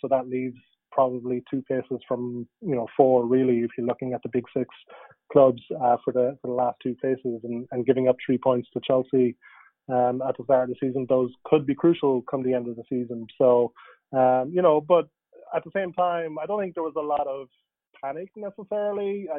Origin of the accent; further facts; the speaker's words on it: Ireland; Most kids, I grew up in Ireland